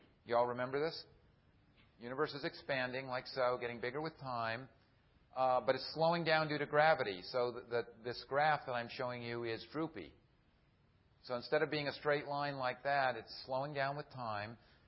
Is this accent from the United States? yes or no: yes; California, United States; So I have to warn you, I'm from California, this is the Zen part of the talk.